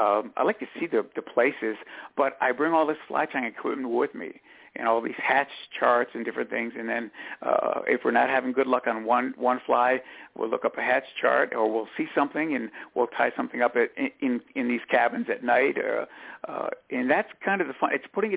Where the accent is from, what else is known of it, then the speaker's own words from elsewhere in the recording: Plattsburgh, New York, United States; I'm from Plattsburgh, New York, which is almost Canada, and I had never been to the city, New York City, much before.